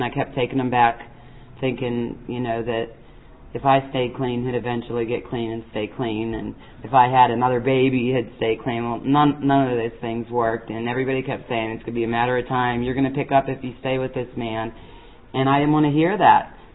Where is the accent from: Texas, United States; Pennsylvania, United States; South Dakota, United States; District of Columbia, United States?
Pennsylvania, United States; Pittsburgh; now in Bedford, United States; When I first moved to Bedford, there were no NA meetings up there. And I was from Pittsburgh, where there was meetings all the time